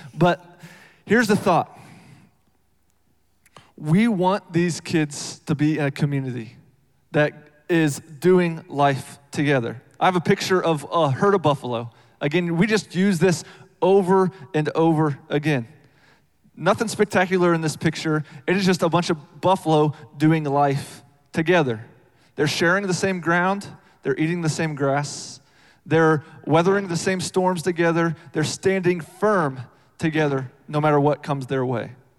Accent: Iowa, United States; I grew up in Iowa, and I was a wrestler

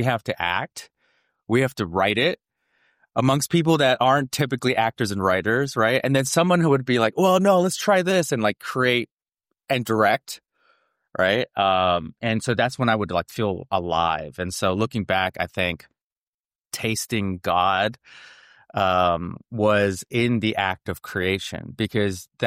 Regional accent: Los Angeles, California, United States; in Los Angeles growing up. My mom just found herself in all these different ministries.

